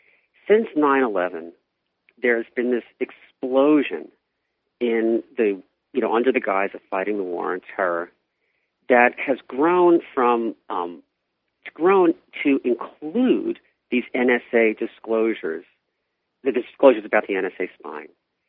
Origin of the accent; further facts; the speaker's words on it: New York, United States; now in California, United States; I may live in California, but I grew up in New York.